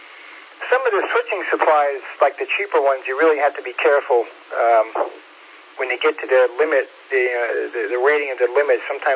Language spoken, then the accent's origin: English; Long Island, New York, United States; Okay, yeah, I grew up on Long Island.